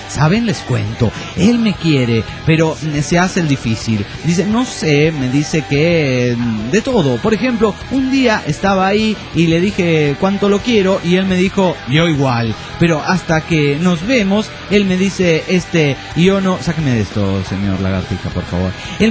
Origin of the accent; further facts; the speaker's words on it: Mexico City, Mexico; Soy del DF mexicano.